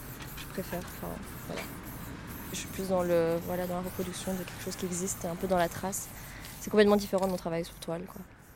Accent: Brussels, Belgium; Je suis originaire de Bruxelles, j'ai 27 ans

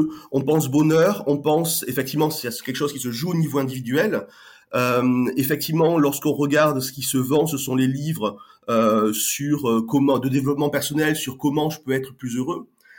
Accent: Bordeaux, Nouvelle-Aquitaine, France; moi je suis de Bordeaux, je vis à Bordeaux.

